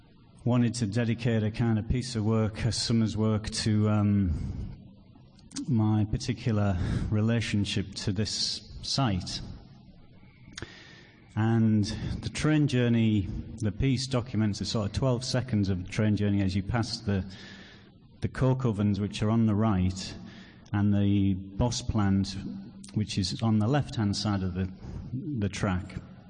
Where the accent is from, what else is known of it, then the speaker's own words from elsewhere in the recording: Saltburn-by-the-Sea, North East England, United Kingdom; My hometown is a place, like I said, by the sea, Saltburn by the sea, and it's on the end of the line.